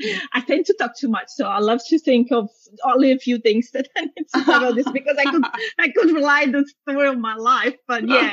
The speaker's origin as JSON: {"language": "English", "country": "Italy", "tie": "born or raised there", "moved": "as an adult", "lives_now": "Australia", "said": "I'm actually Italian. Mm-hmm. I'm now both Italian and Australian, but yeah, I was born and bred in Italy, and then I moved here afterwards. But only recently, actually, I moved here."}